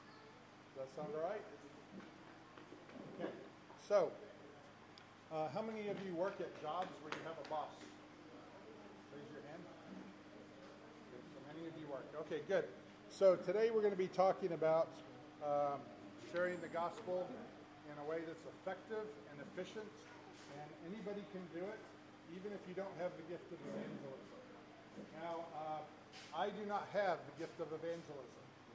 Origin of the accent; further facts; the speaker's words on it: Albuquerque, New Mexico, United States; I'm from Albuquerque, New Mexico. I go to Hoffmantown Church in that city.